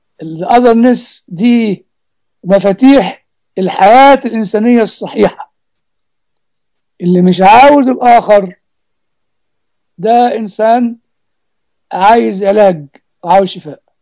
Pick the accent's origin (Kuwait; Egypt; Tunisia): Egypt; في تعبير كان بيتقال دايما عندنا في مصر